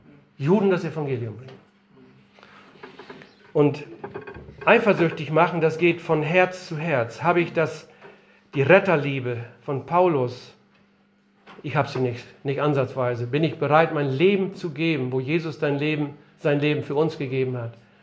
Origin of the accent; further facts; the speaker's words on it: Northern Germany, Germany; wir sind ja waschechte Norddeutsche, wir können kein Russisch.